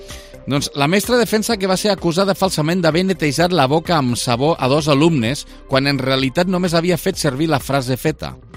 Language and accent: Catalan; Lleida, Catalonia, Spain; És a dir, com a lleidatans i lleidatans, si ens suposa que ha de venir més trens